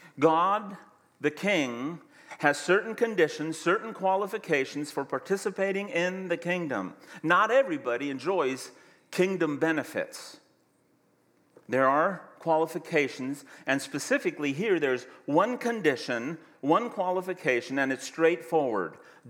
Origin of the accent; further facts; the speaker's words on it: Germany; And I am doing this the way I grew up, I just realized. I grew up in Germany.